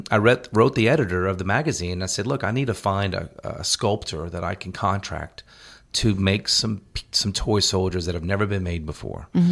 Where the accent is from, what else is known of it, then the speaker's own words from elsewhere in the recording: Louisiana, United States; My dad, you know, growing up in Louisiana, we'd go to New Orleans like a lot of families do down here